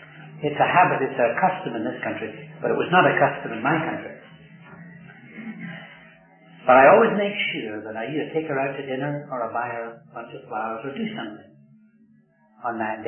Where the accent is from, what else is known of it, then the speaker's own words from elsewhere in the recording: Scotland, United Kingdom; because I'm a Scotsman, as you know. And I have difficulty getting my rolling tongue around those two words together.